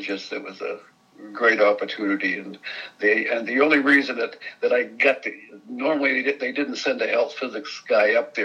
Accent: Vermont, United States; My wife and I both were born and brought up in Vermont, northern Vermont.

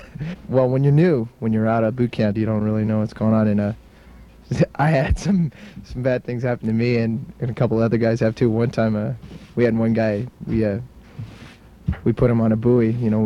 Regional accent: California, United States; now in Alaska, United States; I'm from California, and, you know, just being up in Alaska

